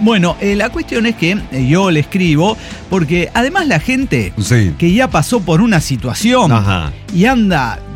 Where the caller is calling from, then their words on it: Toluca, State of Mexico, Mexico; Soy el ilusionado de Toluca y les quiero un vergo.